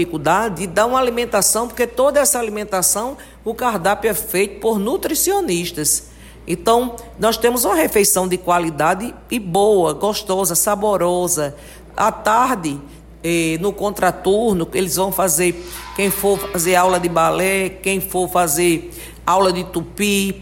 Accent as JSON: {"language": "Portuguese", "country": "Brazil", "tie": "born or raised there", "said": "eu fico muito feliz de poder ser a prefeita que nasceu na Vila Regina"}